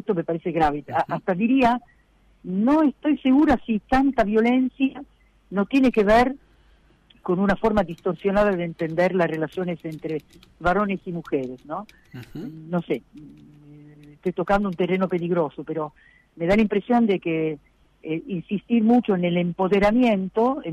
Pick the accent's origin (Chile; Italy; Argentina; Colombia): Italy; Spanish is a second language; hace poco visité a mi madre, que vive en Roma, yo soy italiana, quizás se note un poco, ¿no?